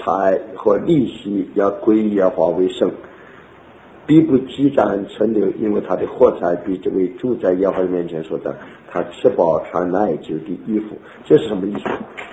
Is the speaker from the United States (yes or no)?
no; China; 还有一个意思，我们中国人，中国人话